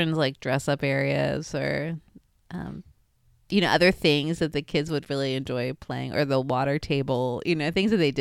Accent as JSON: {"language": "English", "town": "Baltimore", "region": "Maryland", "country": "United States", "said": "And then I was from Baltimore, so we would go down to Baltimore and see family."}